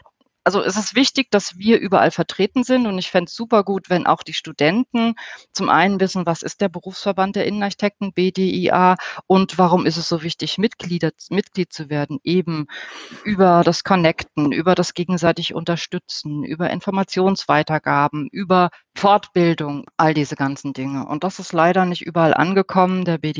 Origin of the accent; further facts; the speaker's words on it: Germany; Ich habe das in meinem Auslandsaufenthalten erlebt, dass wenn man sagt, ich komme aus Deutschland, dann kommt vielleicht noch Adolf Hitler, interessanterweise.